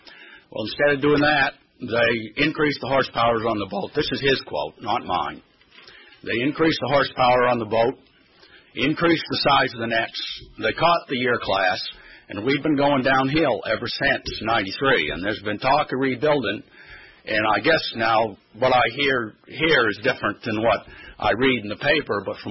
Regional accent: Trescott, Maine, United States; from Trescott, Maine.

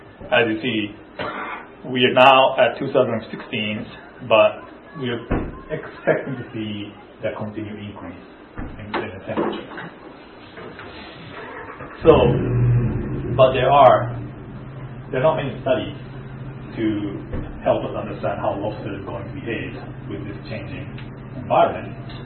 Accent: Japan; English is a second language; now in United States; I am a third-year PhD student in Yongchang Lab. I am originally from Japan, but I came to University of Maine

